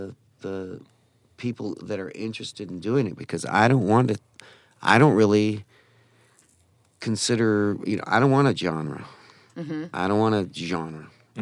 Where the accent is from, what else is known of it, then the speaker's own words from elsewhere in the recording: Taylor, Michigan, United States; also born or lived in Detroit; now in Nebraska, United States; I was born in Detroit and grew up in Taylor.